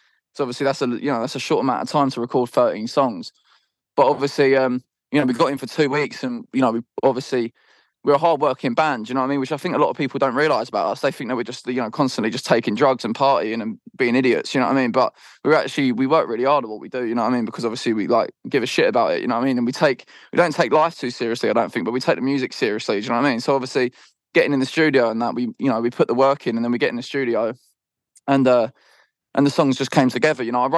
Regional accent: East of England, United Kingdom; we're from Essex, you know what I mean? And obviously, you know, we live here still, and this is where it's where we're from, innit?

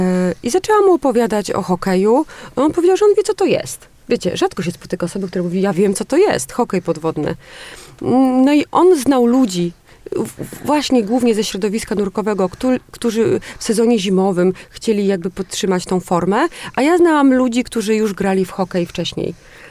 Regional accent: Mrągowo, Warmian-Masurian Voivodeship, Poland; ja pochodzę z Mrągowa, mieszkałam praktycznie nad jeziorem, więc wakacje dużo spędzałam czasu nad wodą.

